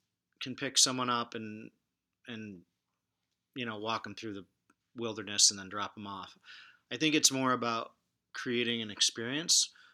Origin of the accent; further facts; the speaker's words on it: New York, United States; also born or lived in Rochester / Manhattan / Pittsburgh / Buffalo; No, I grew up in Western New York State and spent a lot of time. Actually, was born in Rochester.